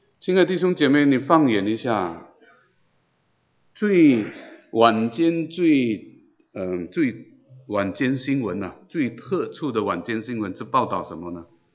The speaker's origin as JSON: {"language": "Chinese", "country": "China", "said": "我们中国人叫做改朝换代，对吗？"}